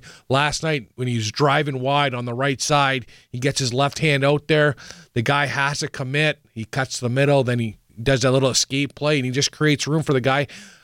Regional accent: Canada; I try to explain, like, what it means to put a Canadian jersey as a Canadian

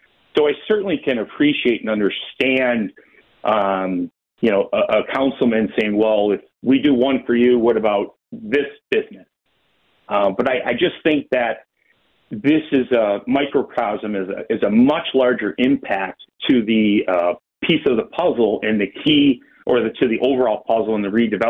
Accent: New York, United States; Western New York is my hometown.

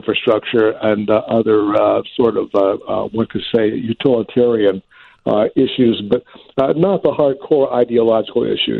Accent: Middletown, Ohio, United States; You know, I come from Middletown, Ohio, a hillbilly elegy country there.

